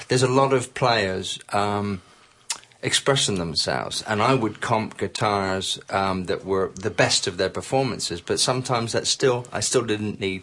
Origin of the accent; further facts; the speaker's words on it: England, United Kingdom; I'm sat back as an Englishman going, my God, these players, they just, you know, they're phenomenal.